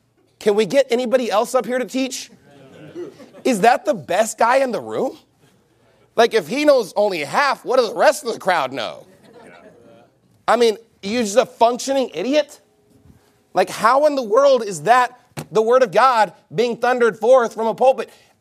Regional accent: the South, United States; And look, I'm from the South.

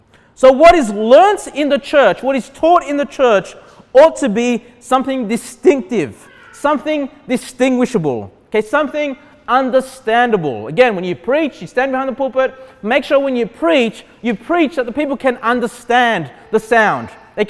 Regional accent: Sydney, New South Wales, Australia; I actually went to a church, it was a Baptist Union church growing up in Cabramatta in Sydney

